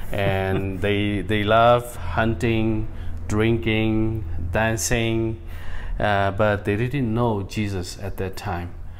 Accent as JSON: {"language": "English", "region": "Chin State", "country": "Myanmar", "said": "I was specifically from Hakka Chin State, mm-hmm. Burma, west part of the country."}